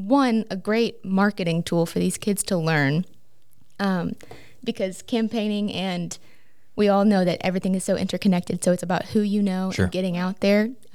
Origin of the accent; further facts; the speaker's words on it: Georgia, United States; Okay, but before that, I went to high school in North Georgia.